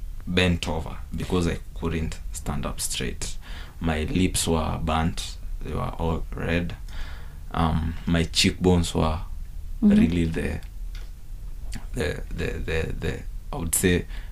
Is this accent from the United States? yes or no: no; Kirinyaga County, Kenya; also born or lived in Nairobi; I come from Kirinyaga, but I used to live in Nairobi.